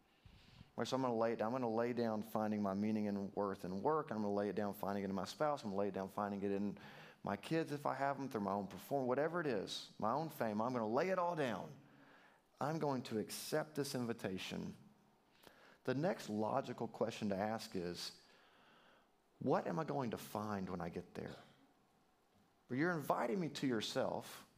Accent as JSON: {"language": "English", "region": "Alabama", "country": "United States", "said": "I'm from Alabama, he's from Oklahoma. It's not like these are the educational centers of the country."}